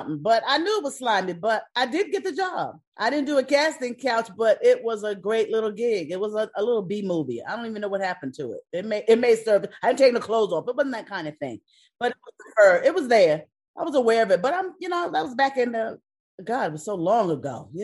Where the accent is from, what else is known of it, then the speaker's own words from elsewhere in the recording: New York, United States; I'm from New York, you know, so I know her groove, you know.